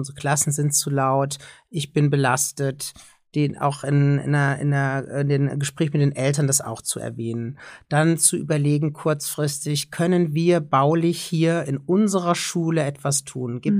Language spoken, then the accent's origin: German; Cologne, North Rhine-Westphalia, Germany; Also ich komme jetzt aus Köln